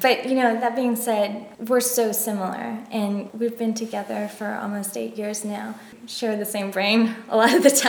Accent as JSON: {"language": "English", "country": "Canada", "accent": "Canadian", "lives_now": "United States", "said": "My mother says when I talk to her that I've lost my Canadian accent. I say y'all a lot."}